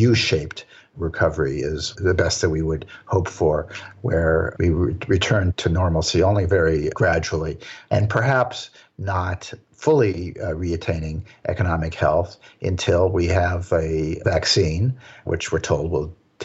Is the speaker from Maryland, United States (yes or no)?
no; San Francisco, California, United States; My hometown originally happens to be San Francisco